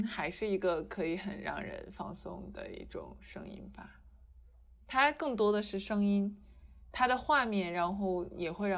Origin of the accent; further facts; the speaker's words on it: Yantai, Shandong, China; 然后我小时候在我记得中考左右的时间，就是学习很忙的时候，就经常会把自己关到烟台市图书馆